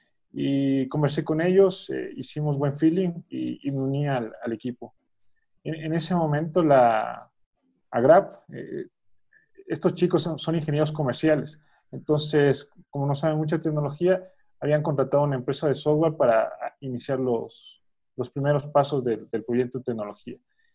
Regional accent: Ecuador; also born or lived in Chile; yo soy ecuatoriano chileno, entonces mi idea, yo estaba viviendo en Ecuador y mi idea era ir a Chile.

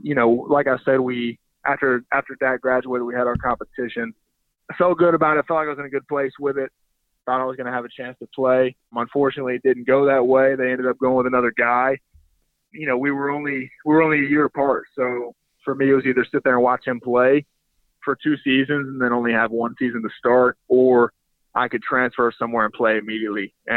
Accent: Chattanooga, Tennessee, United States; growing up in Chattanooga, the Southern Conference was always extremely competitive

